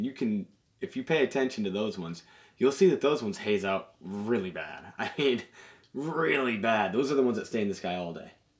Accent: Edmonds, Washington, United States; I grew up in Edmonds, Washington.

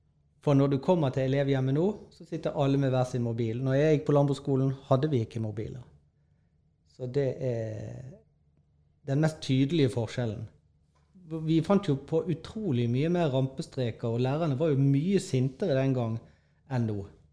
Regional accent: Bergen, Vestland, Norway; Jo, jeg vet, for når jeg vokste opp I Bergen, så dyrket faktisk min bestemor grønnkål

